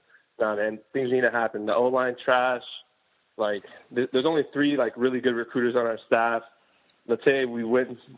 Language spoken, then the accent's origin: English; Miami, Florida, United States; All right, Kev. Hey, I'm from Miami, Kev, but I go to Florida State, so I got some stats for you.